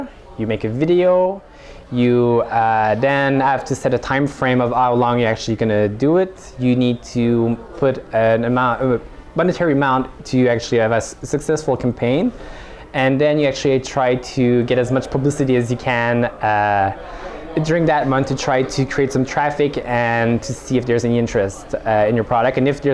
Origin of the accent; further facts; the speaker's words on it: Gatineau, Quebec, Canada; I'm coming in from Gatineau City in Quebec, Canada. So that's right next to the capital, Ottawa, in Canada.